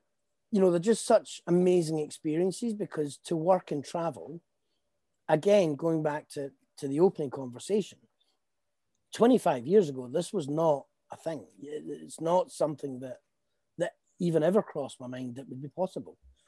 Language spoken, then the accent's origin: English; Scotland, United Kingdom; I'm Scottish. It was written in Scotland.